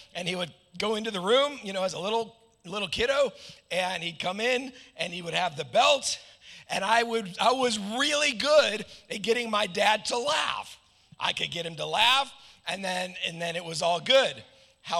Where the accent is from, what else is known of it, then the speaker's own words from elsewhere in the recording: Omaha, Arkansas, United States; also born or lived in Chicago, United States; We moved from Chicago to Omaha, Arkansas. You know, millions of people to 191 people in Omaha, Arkansas.